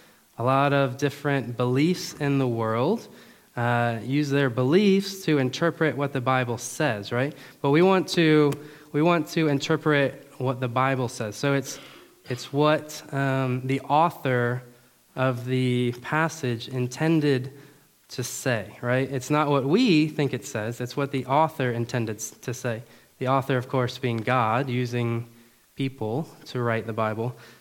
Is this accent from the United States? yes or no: yes; Florida, United States; now in Germany; we're from America, we're from Florida. So Florida's a little bit different than Germany, but days like this are real nice, right? But yeah, we've been in a lot of places.